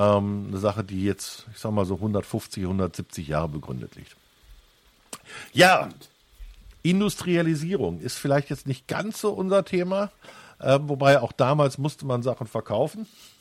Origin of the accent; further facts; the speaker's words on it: Duisburg, North Rhine-Westphalia, Germany; ich bin ja gebürtiger Duisburger, also ich bin hier aufgewachsen, ich habe mich immer extrem echauffiert, wenn meine Familie dat und wat gesagt hat.